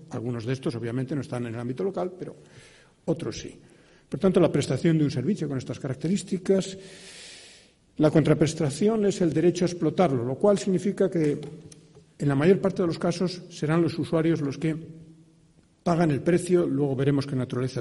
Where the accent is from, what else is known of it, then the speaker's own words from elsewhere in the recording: Castile and León, Spain; Yo vengo de un municipio de Valladolid que creo que tiene una buena capacidad de gestión directa de algunos servicios.